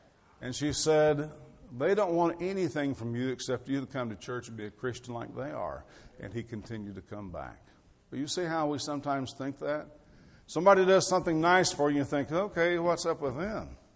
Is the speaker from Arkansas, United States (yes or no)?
yes; Arkansas, United States; I grew up in Arkansas, and I always wore shoes.